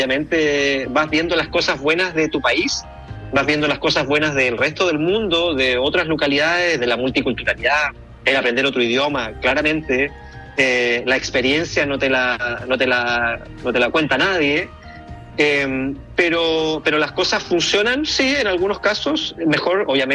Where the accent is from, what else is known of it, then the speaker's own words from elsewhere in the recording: Punta Arenas, Magallanes, Chile; yo soy de la Patagonia, yo soy de Punta Arenas, de la región de Magallanes, la ciudad que mira la Antártica